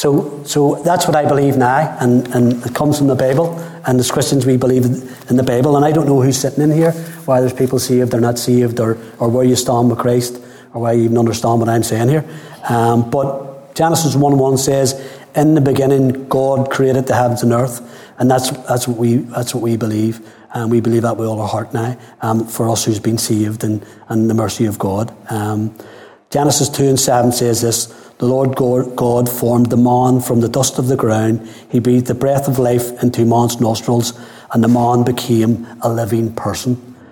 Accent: Belfast, Northern Ireland, United Kingdom; But I was born in East Belfast in 1961, and quickly moved to Highfield, which had been up the top of the Shankill.

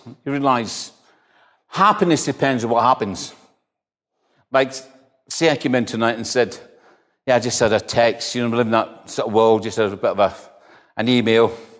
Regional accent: Greenock, Scotland, United Kingdom; Now, I am from Greenock. I'm from Clydeside. And I know what that means.

